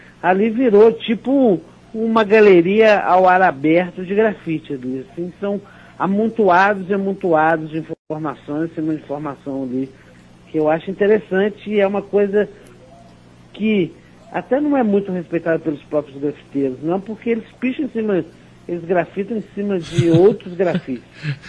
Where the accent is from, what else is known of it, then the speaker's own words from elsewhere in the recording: Belo Horizonte, Minas Gerais, Brazil; Eu sou de Belo Horizonte mesmo.